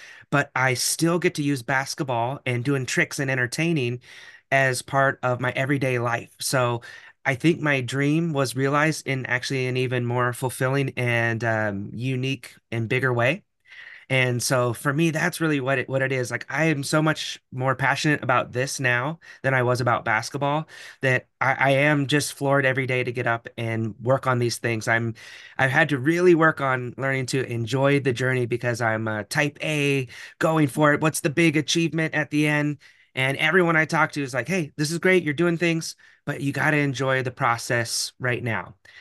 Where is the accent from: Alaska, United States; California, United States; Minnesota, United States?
Alaska, United States; And I knew a lot of these kids' parents and older brothers and sisters, being from a small town in Alaska.